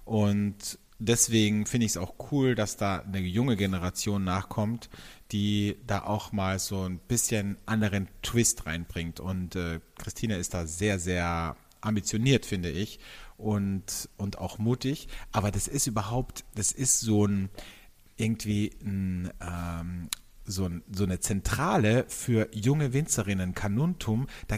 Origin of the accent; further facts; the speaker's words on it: Austria; wie man bei uns in Österreich sagt